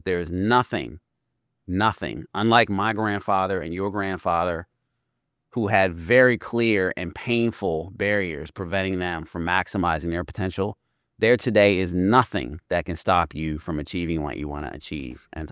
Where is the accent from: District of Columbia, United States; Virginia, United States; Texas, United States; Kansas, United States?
District of Columbia, United States; Washington, D.C.; And I can't tell you how powerful of an experience that was to be a young kid growing up in Washington, D.C., with Marion Barry as the mayor, Thurgood Marshall on the Supreme Court